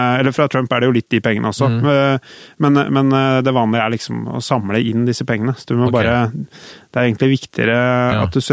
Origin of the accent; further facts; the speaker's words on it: United States; Norwegian is a second language; at vi veldig opptatt av, som amerikaner nå, da, av det personlige og av kranglingen mellom de to.